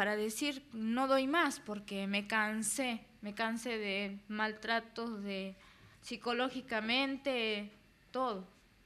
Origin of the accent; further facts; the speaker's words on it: Mendoza, Argentina; now in Chilecito, Argentina; de Mendoza.